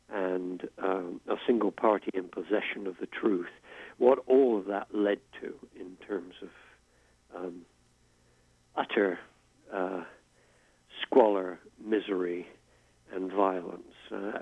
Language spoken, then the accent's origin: English; England, United Kingdom; also born or lived in United States; I mean, I am English, and you hear that, but I don't know. I didn't live most of my adult life in the U.S. for nothing.